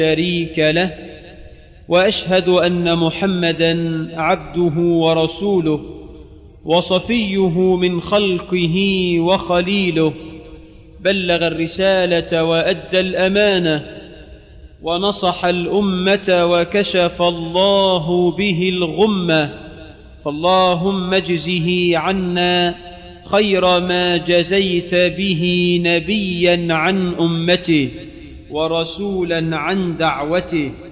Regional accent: Egypt; اللهم اجعل بلدنا مصر آمنة مطمئنة وسائر بلاد المسلمين.

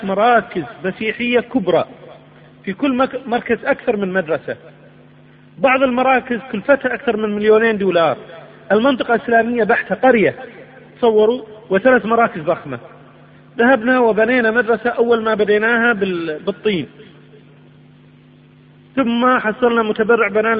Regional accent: Kenya; ليس هذا عندنا في كينيا

